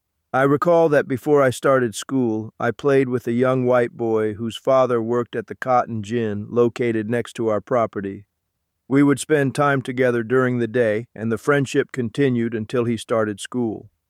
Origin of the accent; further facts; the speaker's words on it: Rochelle, Georgia, United States; born there; I was born in March 1942 in a tiny southern town called Rochelle, Georgia.